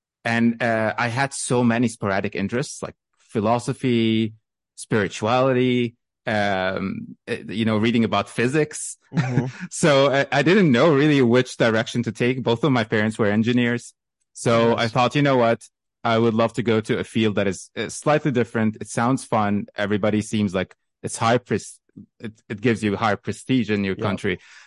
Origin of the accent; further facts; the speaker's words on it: Alexandria, Alexandria Governorate, Egypt; Well, to be totally honest, I'm from Egypt. I was born in Alexandria.